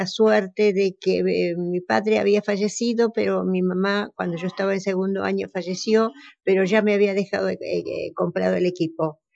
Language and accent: Spanish; Buenos Aires, Argentina; now in Ingeniero Jacobacci, Argentina; Yo vine de Buenos Aires